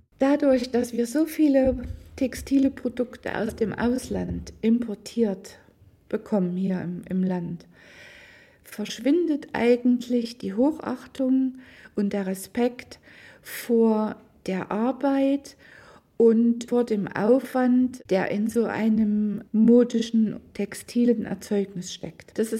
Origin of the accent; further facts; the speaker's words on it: East Germany, Germany; Also ich stamme ja noch aus der DDR sozusagen. Ich habe die Textilproduktion in der DDR miterlebt, habe zu dieser Zeit gelernt und studiert